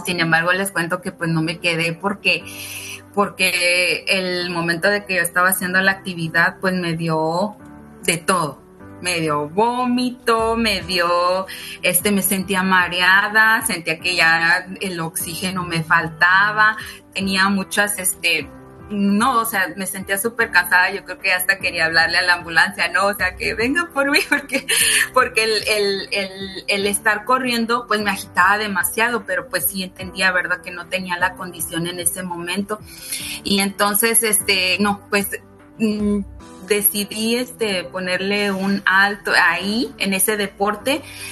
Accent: San Luis de la Paz, Guanajuato, Mexico; moved away as an adult; now in Dallas, United States; Pues yo soy originaria de Guanajuato, San Luis de la Paz, Guanajuato. Resido ahorita en Dallas, hace ya desde 2021, son como 22 años ya residiendo aquí en Estados Unidos.

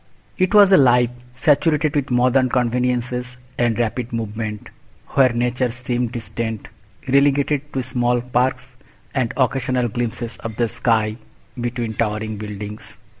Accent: Bangladesh; English is a second language; Embracing my home country, Bangladesh.

